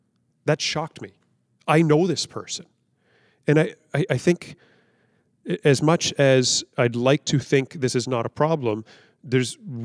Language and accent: English; Toronto, Ontario, Canada; For me, I grew up in Toronto, and I have to say Toronto is a wonderfully multi-ethnic city.